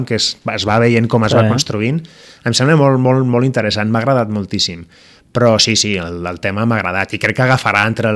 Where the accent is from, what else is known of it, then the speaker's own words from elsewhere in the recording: Lleida, Catalonia, Spain; perquè sóc de Lleida i he conviscut.